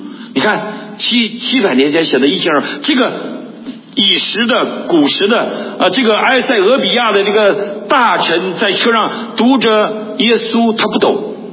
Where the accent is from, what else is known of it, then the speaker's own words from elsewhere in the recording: China; 因为我们大陆人不用谦卑，用谦虚，对不对？